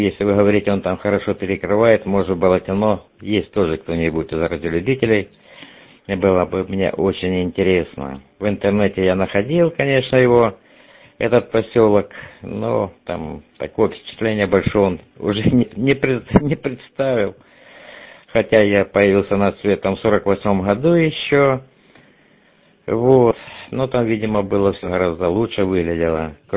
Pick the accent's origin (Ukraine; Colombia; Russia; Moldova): Moldova; Потому что я родом из Молдавии.